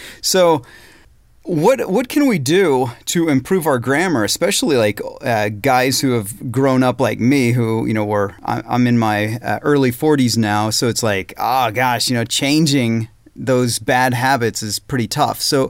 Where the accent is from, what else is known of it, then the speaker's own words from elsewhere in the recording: Illinois, United States; accent: Southern; So I grew up in Southern Illinois and I had a really thick, like Southern style accent and that I really worked on for a lot of years.